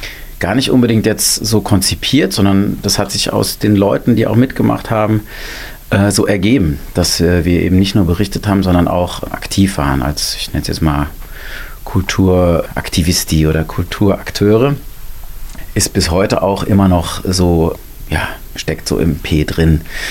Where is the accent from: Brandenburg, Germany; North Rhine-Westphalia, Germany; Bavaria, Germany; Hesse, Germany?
Hesse, Germany; Darmstadt; ja, bin quasi gebürtiger Darmstädter, nicht ganz. Die erste halbe Stunde habe ich außerhalb der Stadt verbracht, aber dann kam ich mit dem Krankenwagen, weil ich eine Frühgeburt war, nach Darmstadt ins Klinikum.